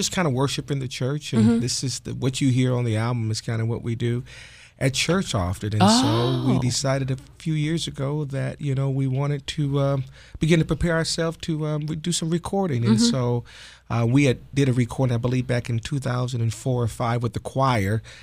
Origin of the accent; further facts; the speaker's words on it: Jackson, Michigan, United States; now in Lansing, United States; We were from Jackson, Michigan, born and raised in Jackson, Michigan. And we came in like 1976.